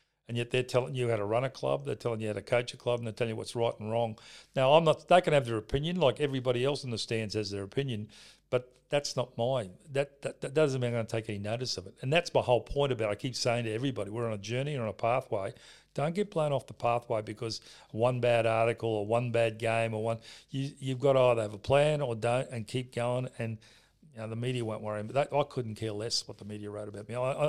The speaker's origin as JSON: {"language": "English", "town": "Brisbane", "region": "Queensland", "country": "Australia", "tie": "born or raised there", "said": "I grew up in Brisbane."}